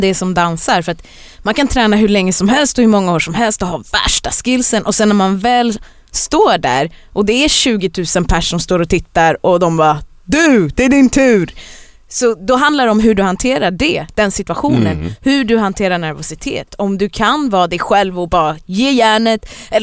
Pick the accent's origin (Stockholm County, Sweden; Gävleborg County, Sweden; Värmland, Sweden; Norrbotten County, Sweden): Stockholm County, Sweden; Stockholm; Vi är här från Stockholm, dansare som nu håller på att bli musiker.